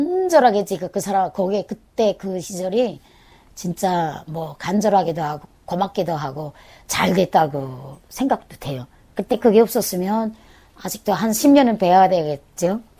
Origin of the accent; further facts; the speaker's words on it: Pyongyang, North Korea; now in Seoul, South Korea; 그래서 저는 자란 데는 평양시지만 지금은 탈북을 해서 이 서울에서 잘 적응하고 있습니다.